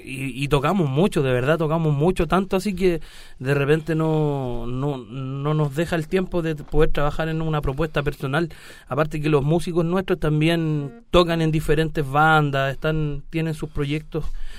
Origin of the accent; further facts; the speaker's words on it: San Joaquín, Santiago Metropolitan, Chile; Pero el grosor de la banda somos todos de San Joaquín.